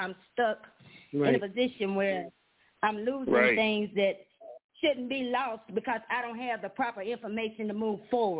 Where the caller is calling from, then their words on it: Nashville, Tennessee, United States; Hey, I'm from Nashville, Tennessee. This is a great show.